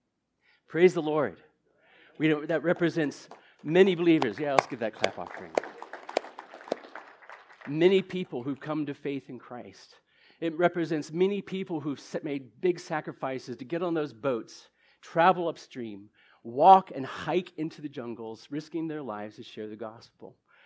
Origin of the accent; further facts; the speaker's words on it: Cali, Valle del Cauca, Colombia; from Cali, Colombia.